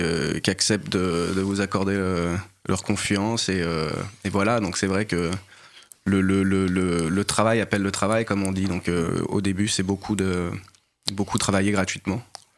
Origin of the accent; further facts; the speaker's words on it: Montargis, Centre-Val de Loire, France; Je suis né à Montargis et j'ai fait toute ma scolarité jusqu'au lycée dans la région. Donc je suis allé au Clovino en primaire à Milly, ensuite collège Robert Schumann, et j'ai fini au lycée en Forêt.